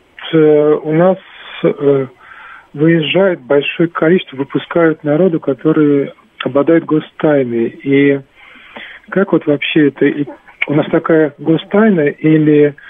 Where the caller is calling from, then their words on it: Moscow, Russia; Добрый день, город Москва